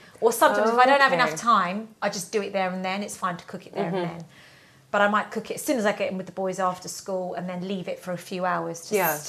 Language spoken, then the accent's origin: English; England, United Kingdom; born there; Well, I'm English. I was born here.